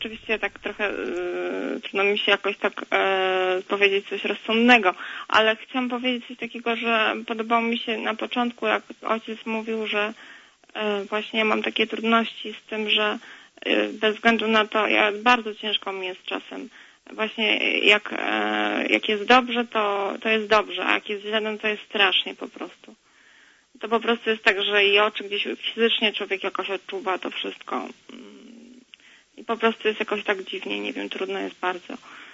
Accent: Warsaw, Masovian Voivodeship, Poland; born there; Ja dzwonię ze stolicy. Tak się przypadkowo tutaj znalazłam, bo ja w ogóle pochodzę z Zabugu. Ja się urodziłam w Warszawie

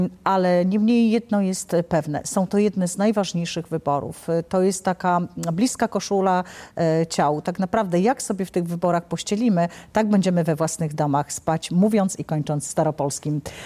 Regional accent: Katowice, Silesian Voivodeship, Poland; ja akurat jestem z Katowic, gdzie mamy 5 okręgów wyborczych

